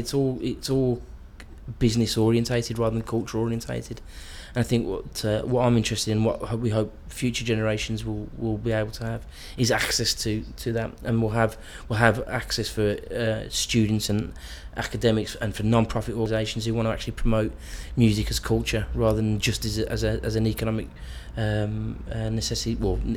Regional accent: Birmingham, West Midlands, United Kingdom; born there; we're a big Irish family. I mean, I was born in Birmingham, but my mum comes from a big Irish family

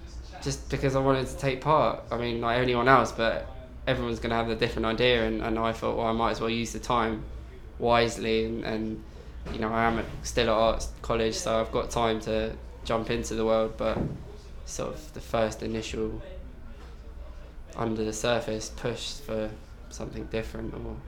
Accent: Weybridge, South East England, United Kingdom; 20 years age, and I'm from Weybridge in Surrey.

